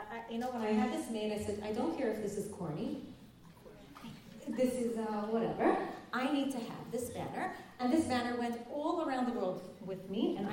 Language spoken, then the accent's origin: English; Brooklyn, New York, United States; When I was a girl, and I grew up in Brooklyn, and I would go to Manhattan on midwinter vacation, I would choose the outfit that made me look the least Jewish.